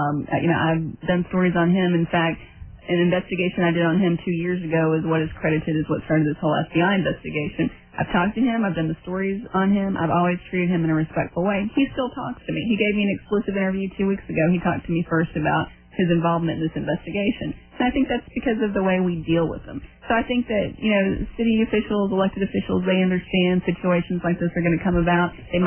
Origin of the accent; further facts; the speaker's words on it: Dallas, Texas, United States; I'm from Dallas and I love the city